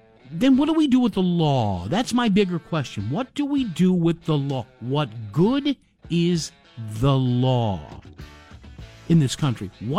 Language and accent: English; New Haven, Connecticut, United States; Let's go to my hometown of New Haven, the Great Elm City.